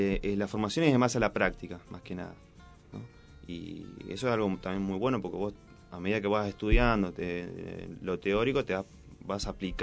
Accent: Argentina; now in Cuba; nosotros como argentinos estudiando en Cuba, ¿no?

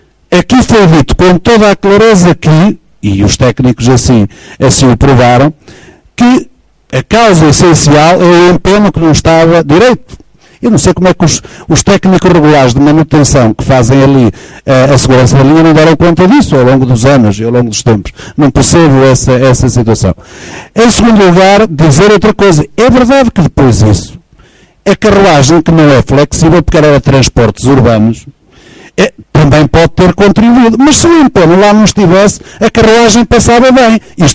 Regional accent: Mirandela, Bragança, Portugal; Eu, na minha terra, o Mirandela, 45 mil pessoas hoje a tomarem o comboio lá

